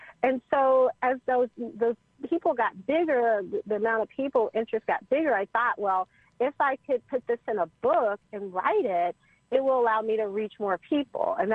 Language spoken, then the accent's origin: English; Mississippi, United States; And so I'm from Mississippi. And I kept pleading with him that, you know, Atlanta is so different than Mississippi.